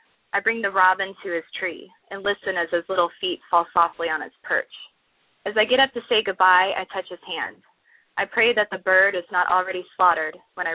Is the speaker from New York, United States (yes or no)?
no; Louisiana, United States; born there; also born or lived in Virginia / South Carolina / Turkey / North Dakota; Well, I was born in Louisiana.